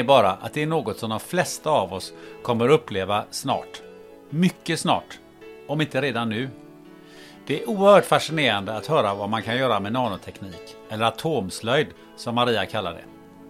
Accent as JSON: {"language": "Swedish", "town": "Gothenburg", "region": "Västra Götaland County", "country": "Sweden", "said": "jag är ju från Göteborg"}